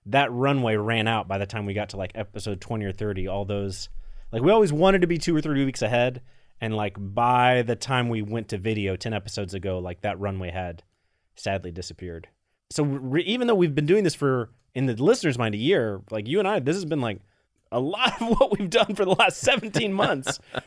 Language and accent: English; Virginia, United States; even though we're not quite from West Virginia. We're from a West Virginia-ish area of Virginia.